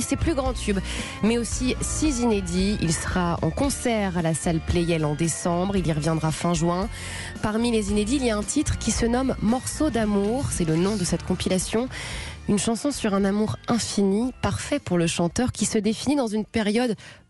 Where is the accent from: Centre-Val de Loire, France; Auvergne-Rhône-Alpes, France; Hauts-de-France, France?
Hauts-de-France, France; Je suis du Nord, je peux vous le confirmer.